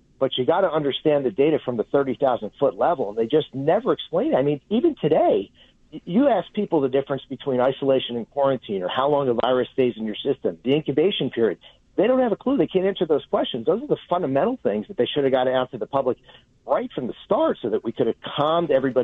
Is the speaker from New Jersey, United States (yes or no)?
yes; New Jersey, United States; we were the first company to ever do a COVID test in my home state of New Jersey